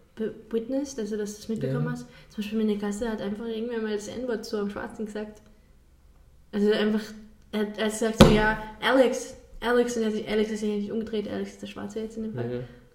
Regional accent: Austria; Aber für mich als Österreicherin, es gab ein paar Bemerkungen wegen Nazis.

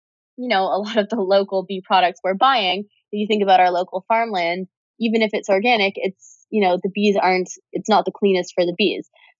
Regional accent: Toronto, Ontario, Canada; This is in Canada. So I grew up in Toronto.

